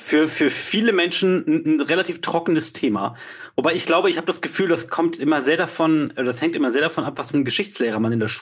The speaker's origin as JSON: {"language": "German", "country": "Austria", "tie": "born or raised there", "also_born_or_lived": "Hamburg", "said": "Ich bin von Geburt aus Deutscher, aber meine Mutter ist Österreicherin"}